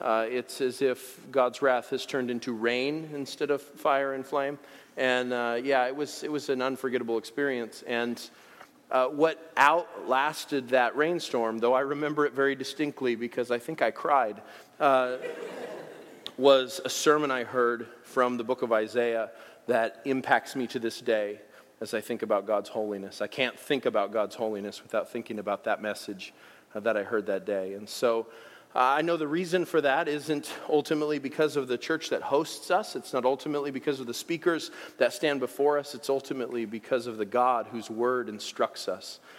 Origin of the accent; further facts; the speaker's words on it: California, United States; Give me help. I'm from California. I don't know what I'm doing.